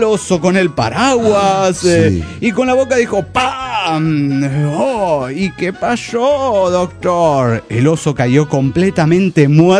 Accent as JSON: {"language": "Spanish", "town": "Bucaramanga", "region": "Santander", "country": "Colombia", "said": "de Bucaramanga, Colombia."}